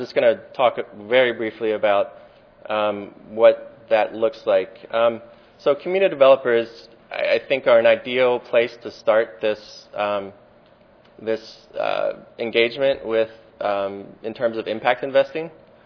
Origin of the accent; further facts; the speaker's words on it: Cincinnati, Ohio, United States; I'm proud to say I grew up in Cincinnati